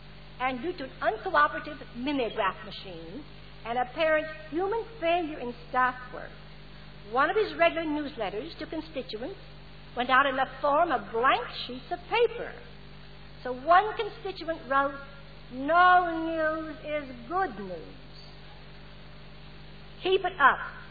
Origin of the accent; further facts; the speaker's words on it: Washington, District of Columbia, United States; And to Washington, D.C., my hometown, come many, many men with a variety of talents